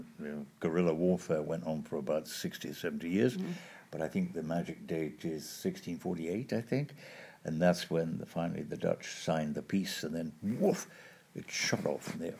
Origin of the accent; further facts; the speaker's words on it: Wales, United Kingdom; now in Netherlands; I'm Welsh, living in England, educated in England, and now living in Holland and about to pick up my Dutch passport.